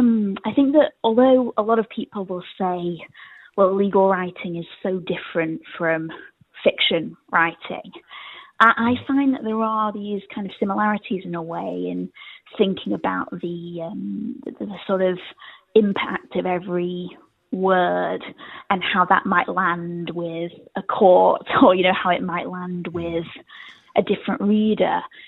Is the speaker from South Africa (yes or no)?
no; East Midlands, United Kingdom; And I grew up in the Peak District, just sort of outside of Manchester, in a really small village there.